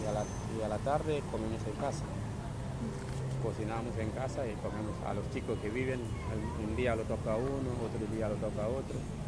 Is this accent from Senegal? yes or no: yes; Senegal; Spanish is a second language; Todo, echo todo de menos. Si fuera por mí solo, hoy mismo no dormiría acá. Me voy directamente a Senegal y no vuelvo más.